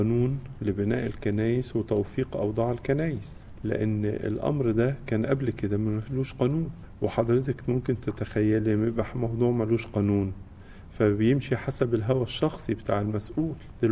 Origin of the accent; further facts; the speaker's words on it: Egypt; من الأمور اللي كتير نتكلم فيها كمصريين أمور التعليم، احنا عندنا مشكلة حقيقية في التعليم في مصر